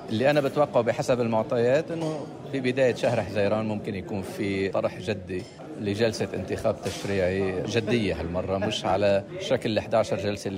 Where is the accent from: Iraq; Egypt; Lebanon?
Lebanon